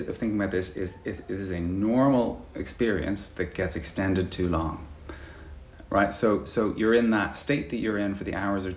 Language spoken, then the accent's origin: English; Ireland; Well, I'm Irish.